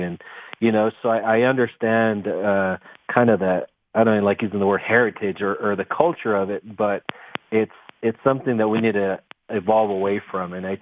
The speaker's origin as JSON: {"language": "English", "region": "Texas", "country": "United States", "said": "I'm from Texas, and so I get it, man."}